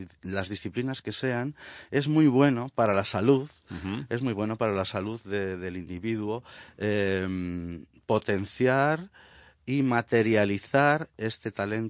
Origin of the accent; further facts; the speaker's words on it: Medina de Rioseco, Castile and León, Spain; en el ayuntamiento de mi pueblo, Medina de Rioseco, Valladolid.